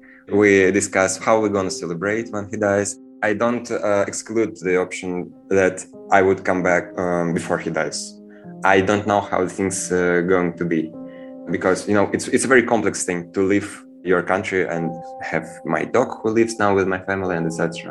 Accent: Moscow, Russia; now in Georgia; I'm from Moscow, and all my life I've lived in Moscow.

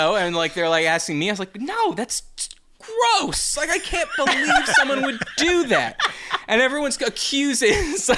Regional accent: United States; By the way, I call it poop, because I'm an American.

